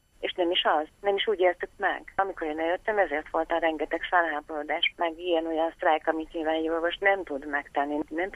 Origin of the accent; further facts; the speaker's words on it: Székely Land, Romania; De ha én arra gondolok, hogy én Székelyföldről származom